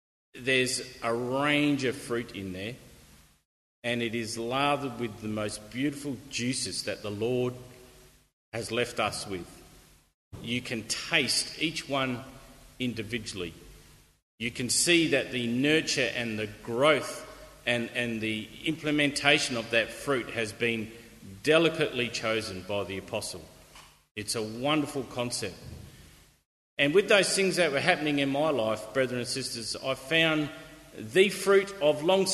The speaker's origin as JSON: {"language": "English", "town": "Perth", "region": "Western Australia", "country": "Australia", "said": "As some of you may know, I'm from Perth, so I've got a lot of family in Perth."}